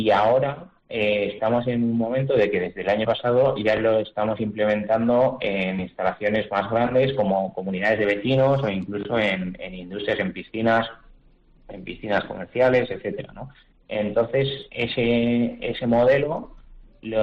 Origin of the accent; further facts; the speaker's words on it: Cabrejas del Pinar, Castile and León, Spain; Yo tenía servidores en mi pueblo, en mi casa, y tenía un problema de que tenía el garaje con los servidores que tenía, que lo tenía a lo mejor en invierno en un pueblo como Cabrejas del Pinar, que no hace calor especialmente